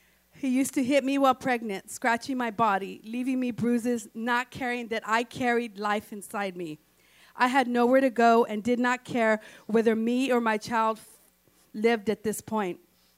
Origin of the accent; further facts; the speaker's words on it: Salinas, California, United States; I was born and raised in East Salinas, was raised by my mother, never knew my father.